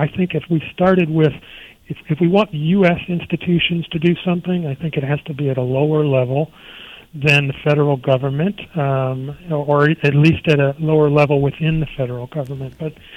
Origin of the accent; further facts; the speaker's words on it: Indiana, United States; And, you can tell, I'm from Indiana, Lee's from Indiana.